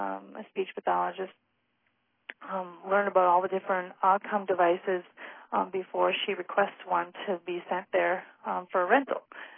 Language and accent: English; Minnesota, United States; I'm actually a Minnesotan, but we have the same exact program over there